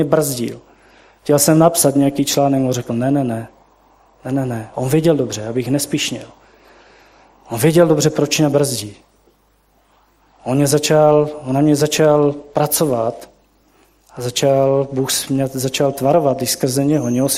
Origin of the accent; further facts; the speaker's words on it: Moravia, Czechia; Já jsem třeba byl překvapený, že já jsem dojedu z Moravy a pastorovi nikdo nedojde pomoct. U nás, když pastor řekl, pojďme tam a tam, dělejme, tam byla půlka sboru.